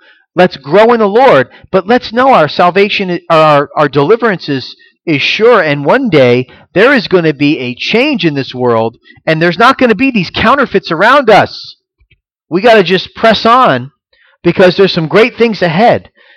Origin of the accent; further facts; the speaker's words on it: Florida, United States; But it's Florida. There's retirees everywhere. And then I grew up in Florida.